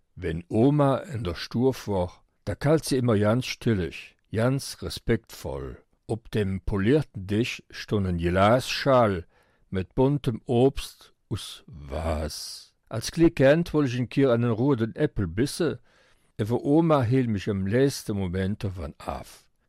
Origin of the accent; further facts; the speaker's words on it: Rocherath, Wallonia, Belgium; also born or lived in Elsenborn; Ich bin, also effektiv, geboren sind in Elseborn. Aber ich habe mein ganzes Jugend und bis zum 40. Lebensjahr in Rohrert verbracht.